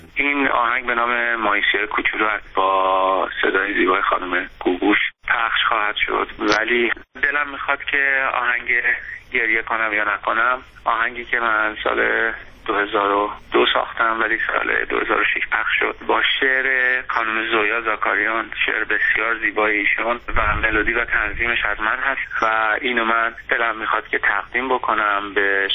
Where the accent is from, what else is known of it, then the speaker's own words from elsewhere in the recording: Iran; moved away; از موقعی که من از ایرانم خارج شدم